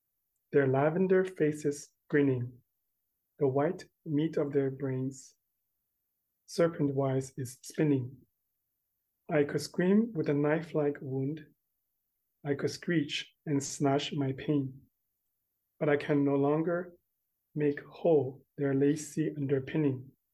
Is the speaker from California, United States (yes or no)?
yes; San Mateo, California, United States; Hi everyone … from San Mateo.